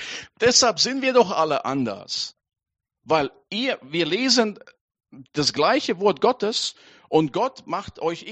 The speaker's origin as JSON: {"language": "German", "country": "Latvia", "said": "Ich komme aus Lettland, aus der ehemaligen Sowjetunion."}